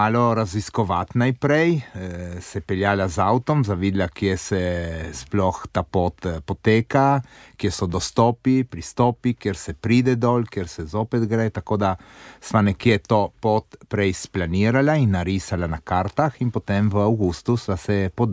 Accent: Trieste, Friuli-Venezia Giulia, Italy; midva sva iz Trsta doma, ja, drugače pa hodimo, predvsem te naše slovenske hribe.

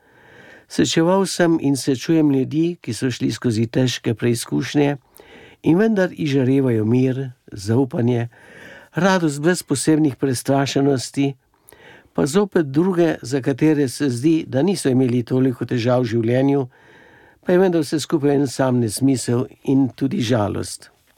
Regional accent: Gorenja Vas, Upper Carniola, Slovenia; Prihajam iz Gorenje vasi v Poljanski dolini, kjer sem doma in kjer sedaj že 5. leto delujem kot duhovni pomočnik za rojstno župnijo Trata Gorenje vas

